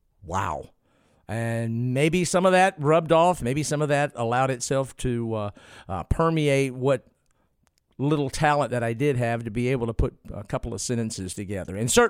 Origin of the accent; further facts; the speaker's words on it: Rural Hall, North Carolina, United States; I grew up on Tobaccoville Road, mailing address, Route 2, Rural Hall, North Carolina. Not far from King, the home of Kenny Dennard.